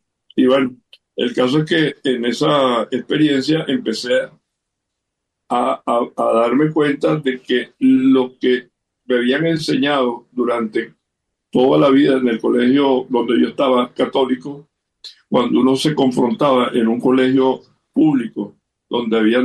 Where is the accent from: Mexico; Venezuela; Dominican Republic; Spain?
Venezuela; Y cuando regresé a Venezuela, otra vez bullying, porque hablaba como español.